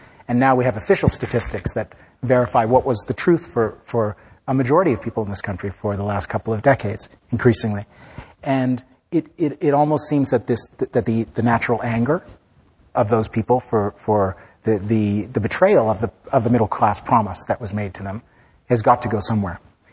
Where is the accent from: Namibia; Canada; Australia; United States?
Canada; which as a Canadian who was covering the elections at the time, I felt a great kinship.